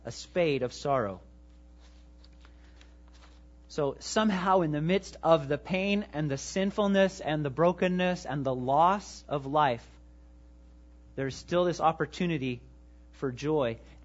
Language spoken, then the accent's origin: English; Kansas, United States; Now, I'm from Kansas, and this illustration kind of hurt me because he was talking about driving across Kansas and being bored.